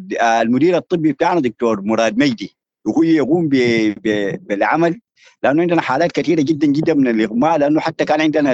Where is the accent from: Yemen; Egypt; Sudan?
Sudan; والكلام ده ما بيشبهنا نحن كسودانيين.